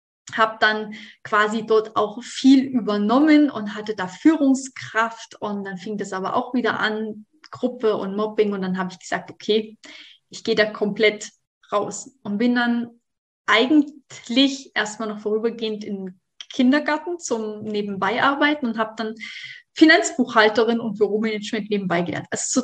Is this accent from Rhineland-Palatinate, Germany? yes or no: no; Thuringia, Germany; moved away as an adult; now in Stuttgart, Germany